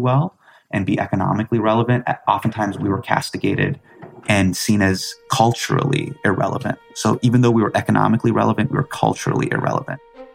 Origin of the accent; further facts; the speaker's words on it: Davis, California, United States; So how did this like Desi Oligarian kid who's growing up in Davis, California, how can he connect